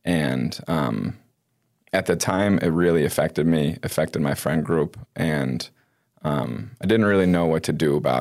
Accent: Pittsfield, Massachusetts, United States; But at the end of the day, we're all from Pittsfield and we're all in the same community.

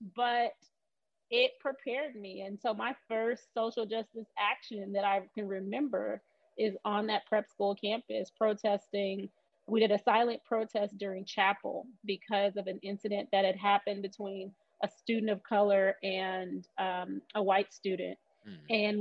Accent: Oakland, California, United States; I was born and raised in Oakland.

